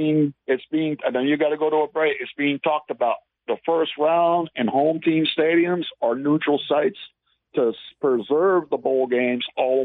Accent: Miami, Florida, United States; But you see, growing up in Miami, it was an event happening.

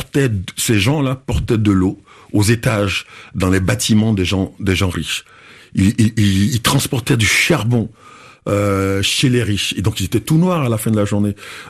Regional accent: Paris, Île-de-France, France; Ça fait 10 ans que je traîne là. Voilà, je suis pas juste un noir, je suis un Parisien aussi.

